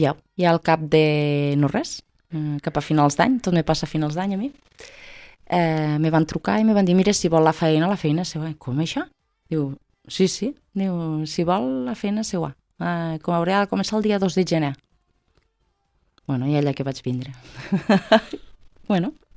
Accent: Amposta, Catalonia, Spain; also born or lived in Barcelona; sóc d'Amposta jo, encara que molta gent no sé per què em fa de la ràpida, però sóc d'Amposta, pues bueno, no res, una xica normal i corrent, d'anar per casa, que bueno, pues vaig criar-me a Amposta durant els estudis i tot

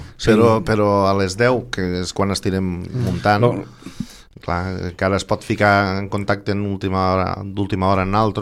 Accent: Catalonia, Spain; la meva llengua és el català, òbviament, jo penso en català, però me penso que tots els catalans tenim el suficient domini del castellà.

